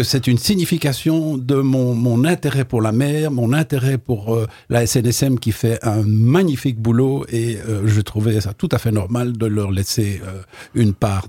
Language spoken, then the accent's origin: French; Belgium; Je l'ai écrit chez moi, je suis belge, je l'ai écrit chez moi à Bruxelles.